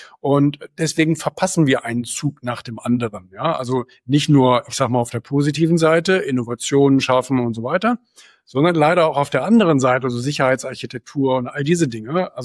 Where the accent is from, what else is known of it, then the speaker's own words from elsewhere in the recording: Bremen, Germany; born there; Also ich bin in Bremen geboren.